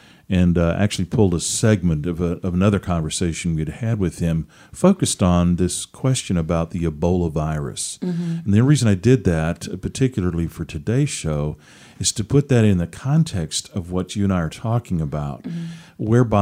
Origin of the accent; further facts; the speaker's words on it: Seattle, Washington, United States; Seattle area. So sad. That's my hometown. I know those people up mm-hmm. there.